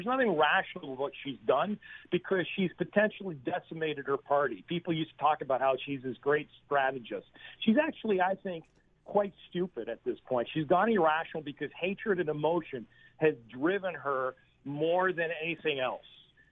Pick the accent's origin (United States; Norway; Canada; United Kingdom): Canada; I would honestly say that I'm independent, even though I'm a Canadian.